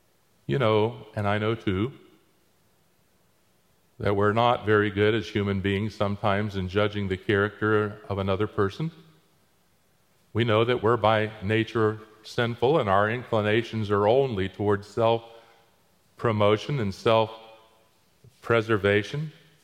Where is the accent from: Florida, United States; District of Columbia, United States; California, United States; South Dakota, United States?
Florida, United States; Daytona Beach; I grew up in Daytona Beach, Florida